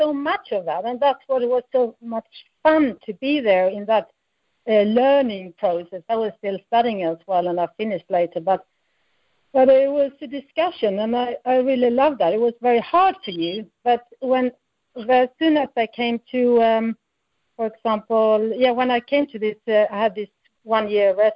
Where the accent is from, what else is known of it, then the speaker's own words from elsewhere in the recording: Sweden; also born or lived in Copenhagen, Denmark; now in Berlin, Germany; I moved to Berlin in 1993. I was studying in Copenhagen. I'm from Sweden. But I moved to Berlin very early.